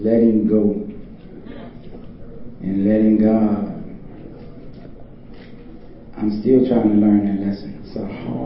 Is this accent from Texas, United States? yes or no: no; Washington, District of Columbia, United States; I am proud to say I'm from Washington, D.C.